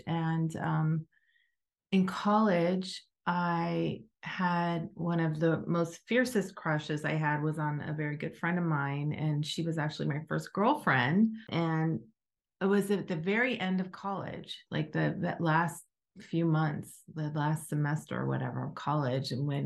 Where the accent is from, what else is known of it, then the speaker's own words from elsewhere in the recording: Cincinnati, Ohio, United States; I grew up in Cincinnati, Ohio, And I was on a camping trip by myself at that time.